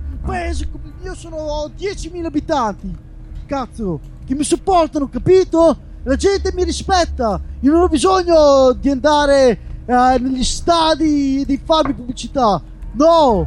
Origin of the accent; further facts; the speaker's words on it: Campogagliano, Emilia-Romagna, Italy; in un negozio di Rubiera vicino al mio paese d'origine, Campogagliano